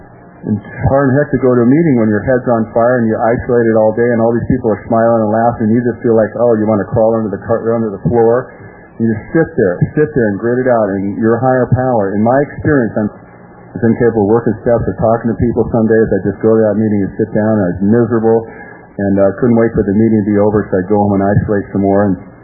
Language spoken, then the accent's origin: English; Long Beach, California, United States; And anyway, I was born and raised in Long Beach. I'm the youngest of 3 children. I was right here, stone's throw away, born and raised right here.